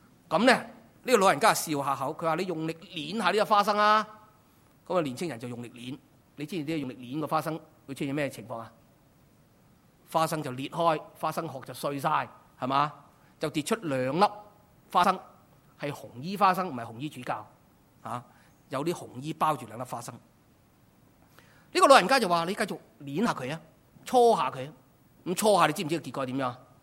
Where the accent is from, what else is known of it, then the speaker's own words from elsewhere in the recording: Hong Kong; 我们香港人发挥得淋漓尽致香港仔的精神是什么？